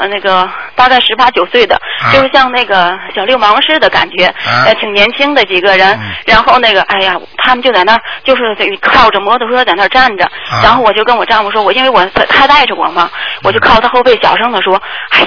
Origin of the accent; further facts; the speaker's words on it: Tianjin, China; 我是天津的